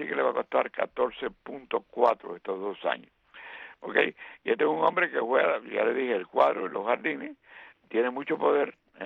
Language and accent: Spanish; Cuba; nosotros no tomamos muy en serio ninguna de esas cosas como buenos cubanos